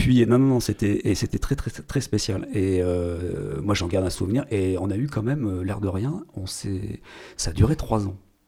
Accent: Nouvelle-Aquitaine, France; moi je suis de Charente-Maritime, je suis né en Charente-Maritime. Donc au départ j'étais à Bordeaux

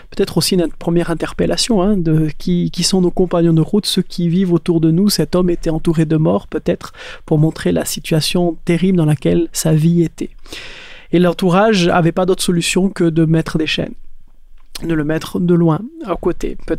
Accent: South-West France, France; Moi, là où j'ai grandi, dans un petit village dans le sud-ouest de la France, notre école primaire, elle était à côté d'un cimetière.

